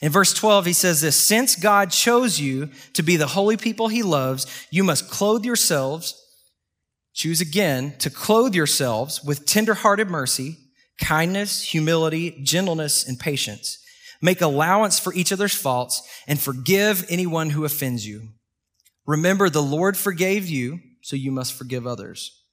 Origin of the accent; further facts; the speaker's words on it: Texas, United States; So I grew up in East Texas, Northeast Texas. And man, my dad's a hay farmer. And so I grew up in the hay field.